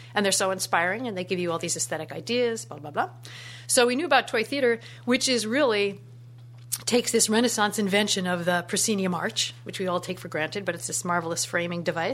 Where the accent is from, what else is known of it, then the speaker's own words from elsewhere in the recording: New York City, New York, United States; I'm from New York City, and that's where our company is.